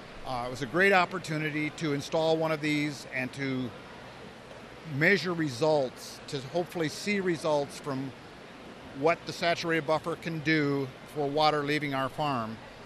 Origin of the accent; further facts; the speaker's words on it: Dysart, Iowa, United States; I farm in northern Tama County. My hometown is Dysart, Iowa.